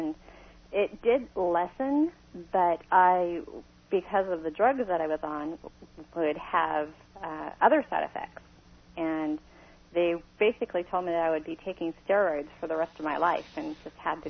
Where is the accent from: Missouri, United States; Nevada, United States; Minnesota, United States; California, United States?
California, United States; Irvine; I'm from Irvine